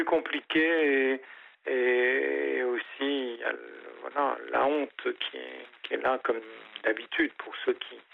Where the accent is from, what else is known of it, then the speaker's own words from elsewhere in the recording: Belgium; chez moi en Belgique.